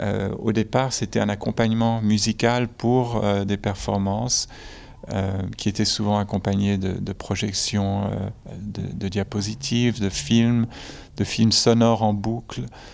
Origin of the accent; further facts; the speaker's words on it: Geneva, Switzerland; moved away as an adult; J'ai quitté Genève, où j'ai grandi. Je suis de double nationalité, américain et suisse.